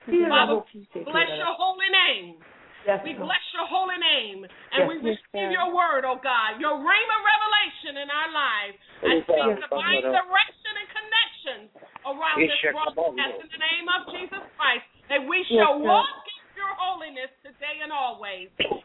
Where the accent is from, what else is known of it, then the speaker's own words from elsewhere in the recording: Norfolk, Virginia, United States; now in Opelika, United States; from Norfolk, Virginia, so I'm used to the city. And now God has me in this rural, well, this area is not rural right now. I'm in the city of Opelika.